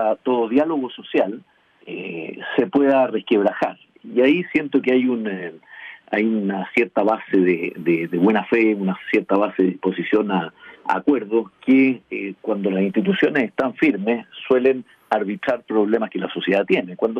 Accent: Chile; como chilenos

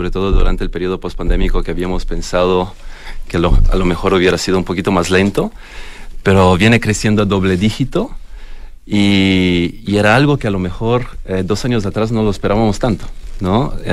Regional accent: Italy; Spanish is a second language; now in Chile; Soy italiano.

